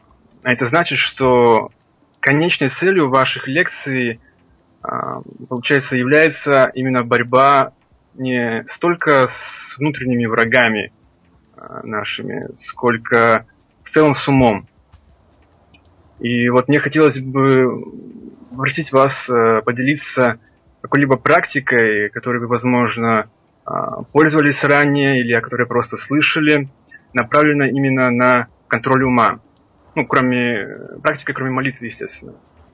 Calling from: Paris, Île-de-France, France; я из Парижа.

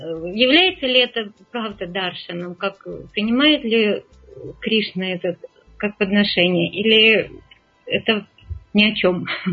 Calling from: Omsk, Omsk Oblast, Russia; Я звоню из Омска.

